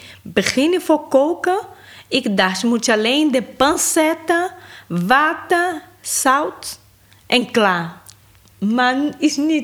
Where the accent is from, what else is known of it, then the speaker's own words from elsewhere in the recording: Salvador, Bahia, Brazil; Ik kom uit Salvador.